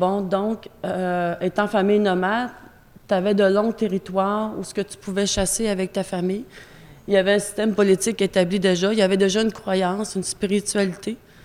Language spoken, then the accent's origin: French; Mashteuiatsh, Quebec, Canada; Moi, je viens d'une communauté de Mashtuyash